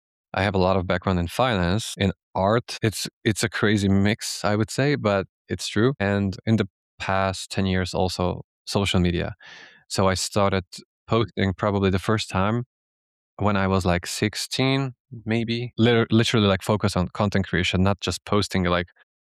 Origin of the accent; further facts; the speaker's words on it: Slovakia; Yeah, so I am based in Slovakia. I am from Slovakia, but I traveled to the US and UAE all across the world for work.